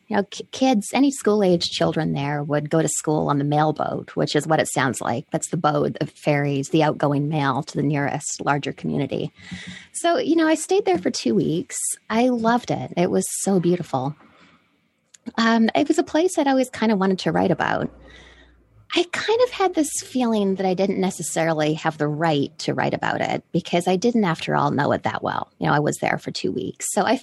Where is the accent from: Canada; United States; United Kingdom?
Canada; British Columbia; So I grew up in British Columbia, but where I grew up, you know, it was a small island. It was really more inconvenient than remote. It really wasn't that far out. It was a 10-minute ferry ride to Vancouver Island.